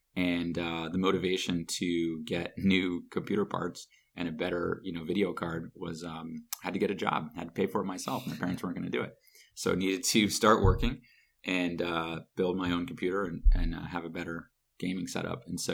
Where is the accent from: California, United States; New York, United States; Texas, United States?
New York, United States; Born and raised in New York.